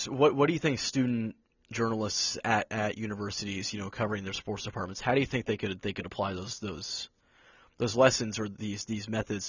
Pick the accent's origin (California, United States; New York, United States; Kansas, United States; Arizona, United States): Kansas, United States